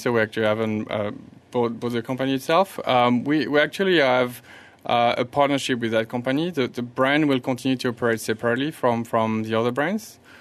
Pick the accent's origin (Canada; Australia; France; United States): France; English is a second language; moved away as an adult; I'm born and bred in France, and I work in a lot of European roles before I moved here.